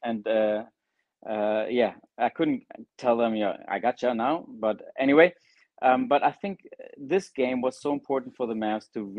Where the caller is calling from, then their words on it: Germany; Yeah, I'm calling from Germany